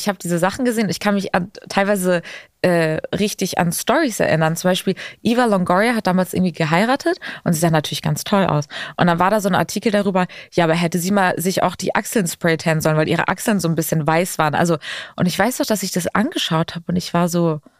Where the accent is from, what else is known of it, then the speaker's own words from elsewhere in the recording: Hamburg, Germany; born there; first language Lithuanian; Meine Mutter war schon in Deutschland, ich bin in Hamburg geboren, aber sie hat halt trotzdem nur Litauisch mit uns gesprochen